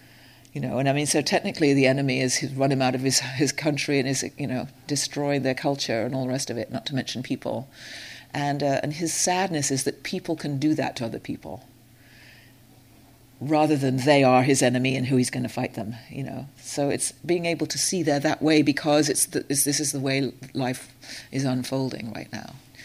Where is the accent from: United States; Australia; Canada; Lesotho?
Canada; You know, we're nice and we're Canadian and we kind of like, oh well, you know, okay